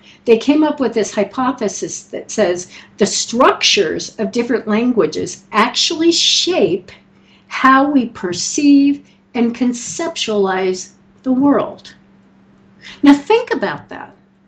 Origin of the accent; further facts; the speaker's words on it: Colorado, United States; And I grew up in Colorado, and I can tell you there's a lot of different words that all mean snow.